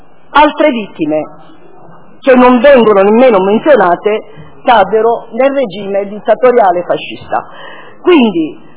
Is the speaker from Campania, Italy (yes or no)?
no; Sicily, Italy; ve ne posso raccontare nel messinese, perché sono siciliano